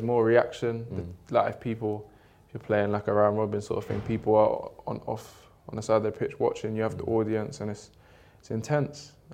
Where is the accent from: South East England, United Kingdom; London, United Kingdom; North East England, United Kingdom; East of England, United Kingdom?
London, United Kingdom; born or raised there